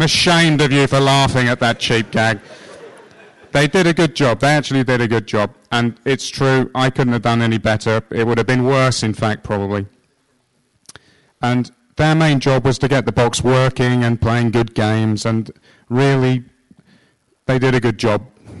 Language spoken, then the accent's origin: English; England, United Kingdom; I'm English.